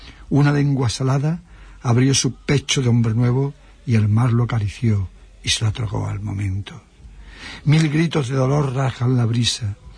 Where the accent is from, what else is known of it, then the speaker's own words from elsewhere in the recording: Huelva, Andalusia, Spain; cuando yo de pequeño vine de Cortazor a Huelva, vivía en un barrio encantador de gente maravillosa que era el Molino de la Vega. Era un barrio de marineros.